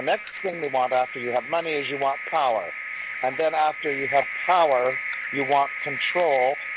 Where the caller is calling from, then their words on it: Canada; I'm calling from Canada.